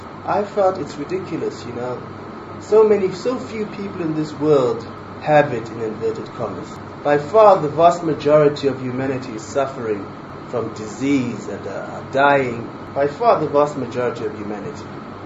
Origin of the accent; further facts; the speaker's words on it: Eswatini; I was brought up in circumstances in Swazi royalty, Southern Africa, circumstances that were hardly conducive to becoming a Jew.